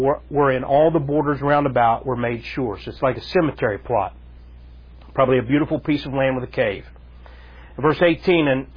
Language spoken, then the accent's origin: English; Ohio, United States; also born or lived in Columbus; But I came up from Southern Ohio, moved up to Columbus one day